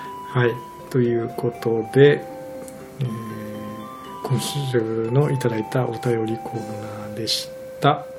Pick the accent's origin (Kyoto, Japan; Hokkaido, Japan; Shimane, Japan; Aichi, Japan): Shimane, Japan; 私はやっぱりね、島根出身なんで、